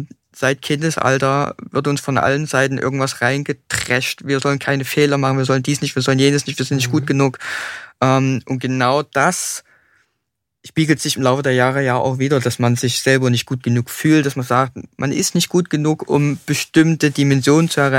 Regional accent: Leipzig, Saxony, Germany; ich komme ja aus Leipzig und da sind es natürlich viele Clubs auch in Leipzig.

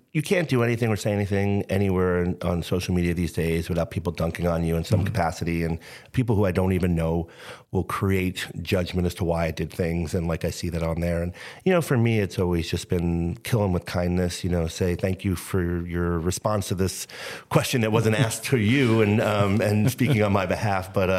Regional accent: New York, United States; No, I'm a hater. I'm from New York.

